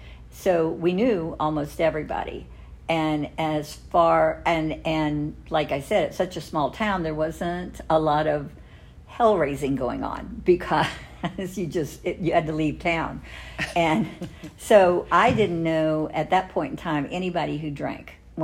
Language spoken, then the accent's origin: English; Plant City, Florida, United States; And I was born in St. Pete, Florida. And when I was 3 years old, we moved to Plant City, and that's where I grew up till I graduated from high school.